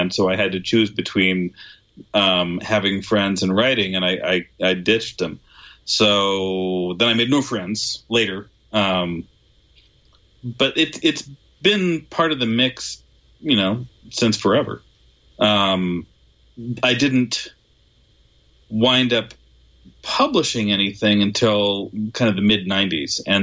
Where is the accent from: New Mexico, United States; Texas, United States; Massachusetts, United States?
New Mexico, United States; Albuquerque; I was born in Albuquerque, New Mexico. I grew up in Albuquerque, New Mexico. I am presently living in Albuquerque, New Mexico.